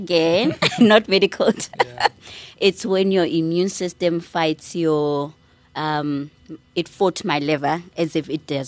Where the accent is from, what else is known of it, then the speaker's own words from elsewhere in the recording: Free State, South Africa; Let's start there. And I am from Free State, Orindals Reyes, a very small town, I guess, for a big girl like myself.